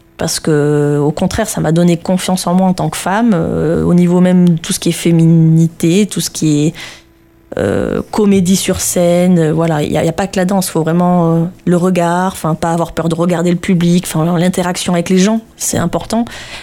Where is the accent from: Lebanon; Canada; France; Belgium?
France; Bordeaux, Nouvelle-Aquitaine; J'ai fait plus de 10 ans de classique sur Bordeaux, puisque je suis originaire de Bordeaux à la base.